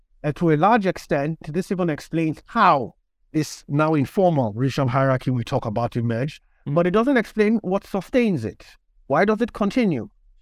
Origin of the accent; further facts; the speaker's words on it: Lagos, Nigeria; So I grew up in Nigeria. I was born to a Nigerian father and a Polish mother. So I lived in Lagos for the first 17 years of my life. I went to primary and secondary school in Nigeria.